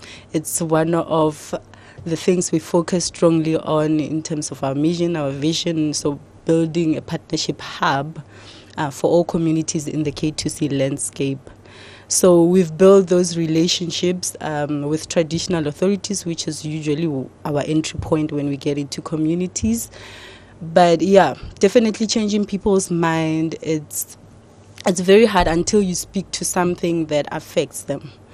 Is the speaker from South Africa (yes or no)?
yes; Pretoria, Gauteng, South Africa; I was born and bred in Pretoria, initially in Hammanskraal, then moved to Mabopane.